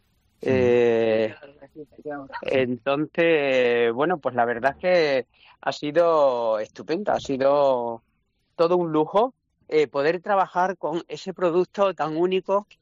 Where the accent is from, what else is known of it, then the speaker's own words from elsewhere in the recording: Casar de Cáceres, Extremadura, Spain; Yo soy del Casar, ¿eh?